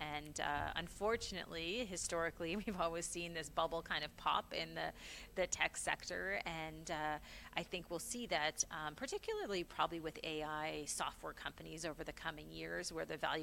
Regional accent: Charlottetown, Prince Edward Island, Canada; moved away as an adult; now in United States; I was coming from Charlottetown, Prince Edward Island into the Bay Area

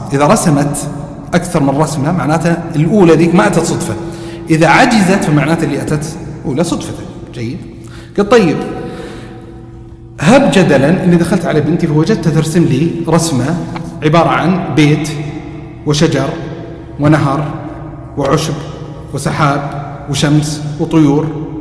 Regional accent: Eastern Province, Saudi Arabia; وكانوا من أهل الرياض وأنا من أهل الشرقية، فقلت ترى أنا مو جاي من الشرقية للرياض

